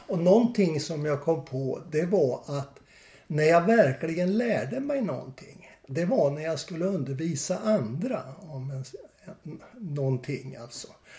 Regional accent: Kristinehamn, Värmland, Sweden; also born or lived in Karlskoga; now in Stockholm, Sweden; Men jag flyttade från Karlskoga i... hösten 45 till Kristinehamn.

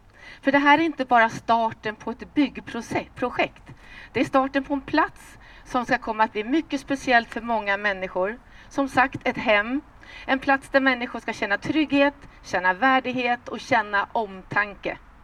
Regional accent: Värmdö, Stockholm County, Sweden; Ute på vid Värmdö kyrka, Ängsvik, där jag växte upp. En grannkommun till Tyresö, skärgårdskommun.

